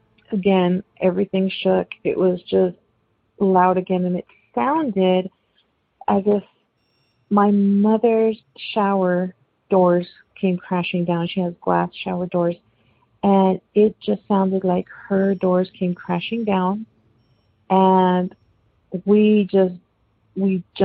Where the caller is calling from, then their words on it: Texas, United States; I'm calling from Texas.